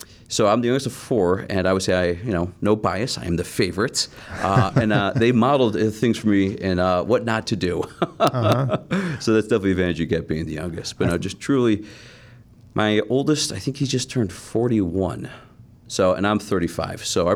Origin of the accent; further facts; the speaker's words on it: Parma, Ohio, United States; also born or lived in Independence; I was born in Parma, grew up there, and then family moved to Independence, but that wasn't until about grade school for me.